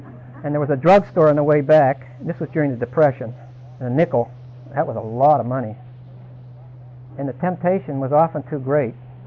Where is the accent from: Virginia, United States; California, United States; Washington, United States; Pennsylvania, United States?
Pennsylvania, United States; Pittsburgh; I was raised in Pittsburgh, and when it got warm enough in the inner city